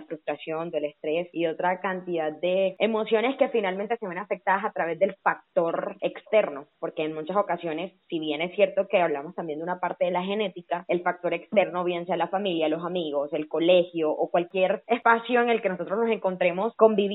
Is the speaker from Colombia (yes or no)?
yes; Mompós, Bolívar, Colombia; ambas somos de Monpos, que es de donde yo soy y donde crecí.